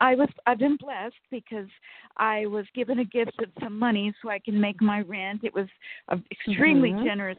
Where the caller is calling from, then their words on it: Sacramento, California, United States; from Sacramento.